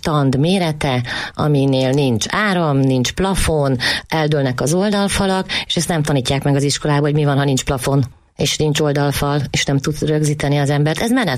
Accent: Transdanubia, Hungary; also born or lived in Budapest; now in Eger, Hungary; Én több helyen éltem, én dunántúli vagyok, Pesten is éltem évekig, én 32 éve költöztem Egerbe

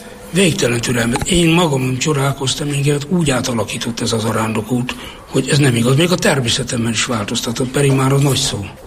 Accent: Nyíradony, Hajdú-Bihar, Hungary; Nyiradonyban, 1950-ben. Régi paraszti világban nőttem fel, ahol benne voltunk a természetben.

